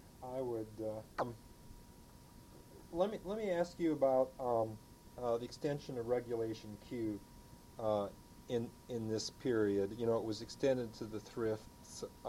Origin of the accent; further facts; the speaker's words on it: Virginia, United States; I'm from Virginia.